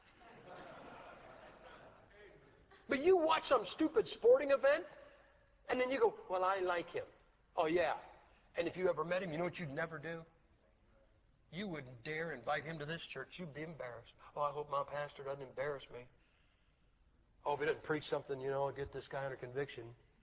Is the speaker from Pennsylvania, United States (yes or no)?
no; Ohio, United States; You know, I'm from Ohio. I tell people, you know, I like to see the Buckeyes win.